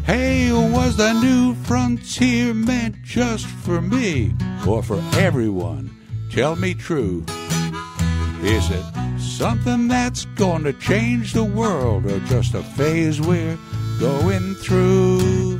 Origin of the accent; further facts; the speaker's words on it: Long Island, New York, United States; now in Virginia, United States; Hunter, I am originally from New York, from Long Island.